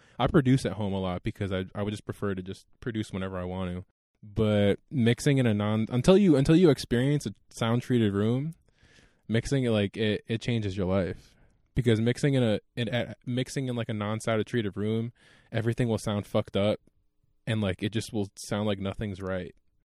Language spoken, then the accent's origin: English; New York, United States; I've lived in New York my whole life, because I'm from New York. Little background information, but I'm from Long Island.